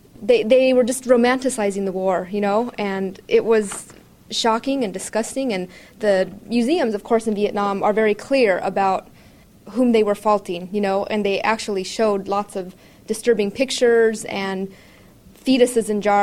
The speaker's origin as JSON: {"language": "English", "country": "United States", "said": "It was very difficult for me to be there as an American."}